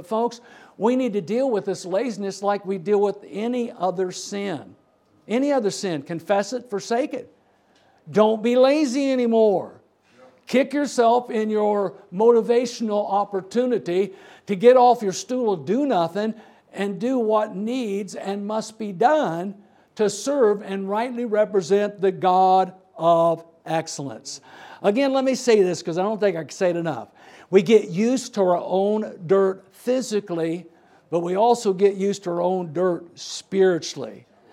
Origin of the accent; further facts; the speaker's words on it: Dunkirk, Indiana, United States; North of there, about 20 minutes, is Dunkirk, Indiana. That's where I grew up.